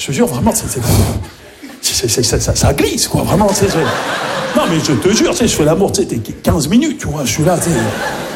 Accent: Maisons-Alfort, Île-de-France, France; j'ai grandi à Maisons-Alfort, en plus, tu vois, dans le 9-4

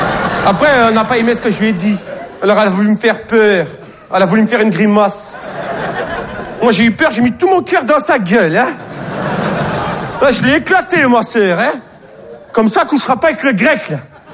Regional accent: France; Je suis français de mère à fils, moi, hein.

